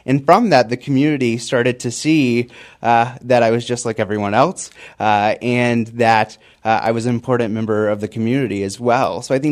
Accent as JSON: {"language": "English", "region": "North Carolina", "country": "United States", "tie": "born or raised there", "lives_now": "Charlotte, United States", "said": "I grew up on the Outer Banks, a place that's not accessible at all. And so that's what really attracted me to the city of Charlotte."}